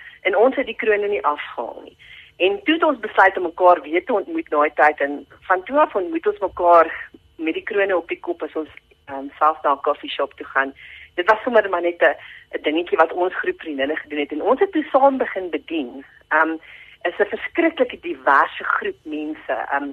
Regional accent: Witbank, Mpumalanga, South Africa; Ek kom van Witbank af daar in Mpumalanga, het ek groot geword in die huis van … En ek het een sissie ook, Cornelis, sy is ook daar van Witbank af, en ons het groot geword in die huis waar die Here gedien is.

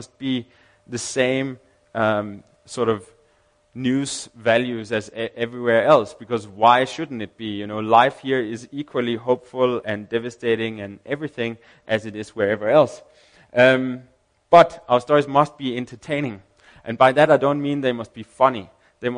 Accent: Denmark; English is a second language; Basically, I am from Denmark, and I said we have a German guy, then we have a South African guy

